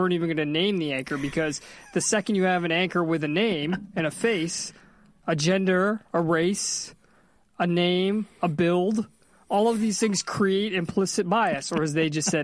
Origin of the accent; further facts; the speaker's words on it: Massachusetts, United States; also born or lived in California; I grew up in Massachusetts, and no matter how hard I try, I can't get that out of me, right? I lived in California.